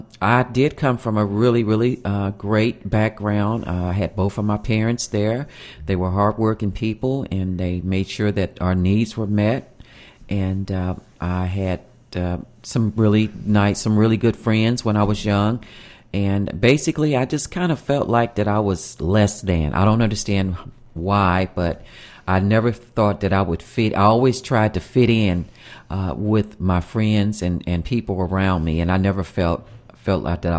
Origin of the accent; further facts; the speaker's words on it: Evansville, Indiana, United States; I was born here in Evansville. I was born and raised. I went to school here in Evansville.